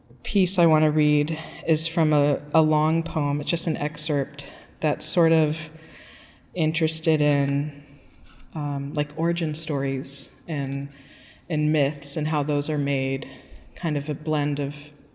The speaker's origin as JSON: {"language": "English", "town": "Portland", "country": "United States", "tie": "born or raised there", "said": "I grew up here in Portland. My mom is Guatemalan. My dad is white with the mixed background, Irish and stuff."}